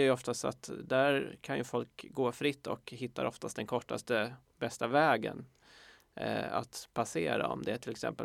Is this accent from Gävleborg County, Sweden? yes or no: no; Stockholm, Stockholm County, Sweden; Och man kan väl känna som stockholmare i alla fall